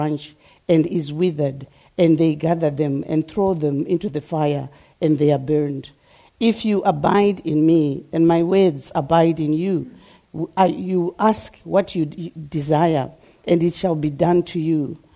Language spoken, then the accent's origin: English; Zimbabwe; Originally, I was born in Zimbabwe, which was then Southern Rhodesia, about 61 years ago. And I was the daughter of a policeman